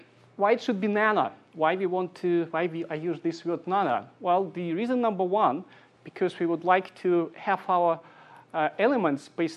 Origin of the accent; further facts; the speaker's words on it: Siberia, Russia; I'm from Siberia, eastern part of Siberia, and I have kind of cosmopolitan background. I worked in many countries.